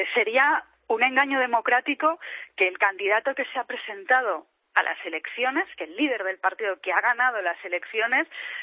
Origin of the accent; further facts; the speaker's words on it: Catalonia, Spain; yo especialmente como catalana